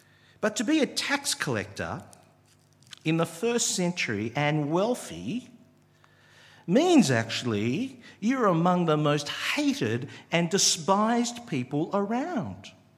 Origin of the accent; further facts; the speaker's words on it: Australia; I know I'm young, I know I'm from Australia